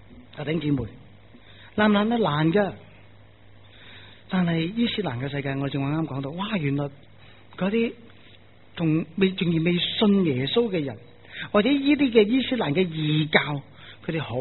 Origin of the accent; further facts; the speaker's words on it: China; 俾我哋中国人最南嘅地方有个豆卵咁细嘅